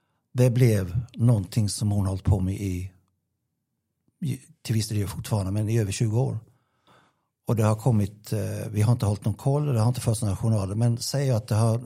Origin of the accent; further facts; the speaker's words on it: Gnosjö, Jönköping County, Sweden; now in Växjö, Sweden; jag har inte bott här i Växjö så länge, utan jag kommer ju från Gnosjö.